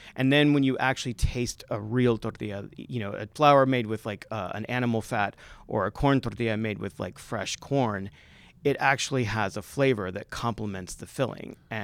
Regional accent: Texas, United States; So, you know, I grew up in Texas, and my grandmother and my mother made flour tortillas.

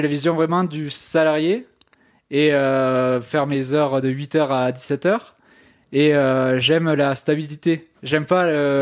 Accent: Occitanie, France; Oui, je viens d'Ariège, j'ai 21 ans, je vais avoir 22 bientôt

